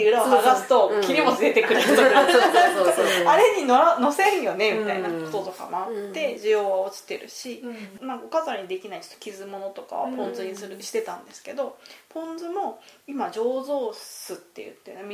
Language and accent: Japanese; Shizuoka, Japan; 静岡県出身ではあるけど、微妙に違う。